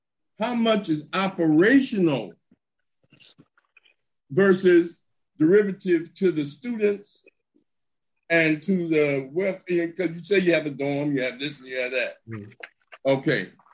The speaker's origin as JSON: {"language": "English", "town": "Watts", "region": "California", "country": "United States", "tie": "born or raised there", "lives_now": "Compton, United States", "said": "I'm in Compton. I grew up in Watts, right? Watts and Compton."}